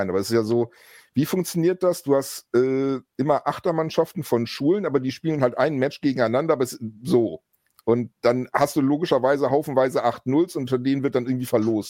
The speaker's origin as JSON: {"language": "German", "region": "Lower Saxony", "country": "Germany", "tie": "born there", "also_born_or_lived": "Hamburg", "said": "weil ich bin ja gebürtiger Niedersachse. Ich bin, also meine Hamburger Zeit, da war ich schon erwachsen"}